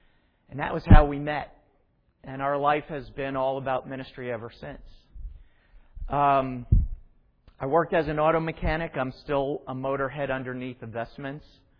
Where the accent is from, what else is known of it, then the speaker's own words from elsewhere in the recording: Long Island City, New York, United States; born there; And I was born in a place called Long Island City, which is in Queens, right next to the 59th Street Bridge.